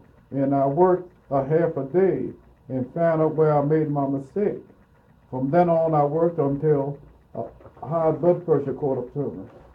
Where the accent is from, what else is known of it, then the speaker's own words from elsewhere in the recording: Cookeville, Maryland, United States; I was brought up in Cookeville, Howard County, Maryland.